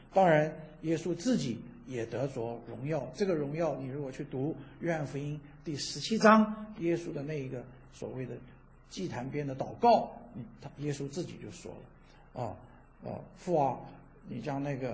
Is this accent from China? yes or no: yes; China; 但是我想我们中国人你能够听得懂我在讲什么